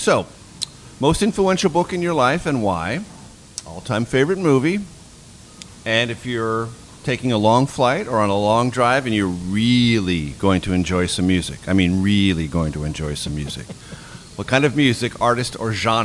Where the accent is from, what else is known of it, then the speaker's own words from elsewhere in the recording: New York, United States; I grew up in New York.